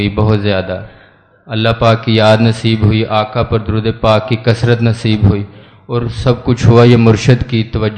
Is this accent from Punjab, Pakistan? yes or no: yes; Faisalabad, Punjab, Pakistan; میرا تعلق فیصل آباد سے ہے،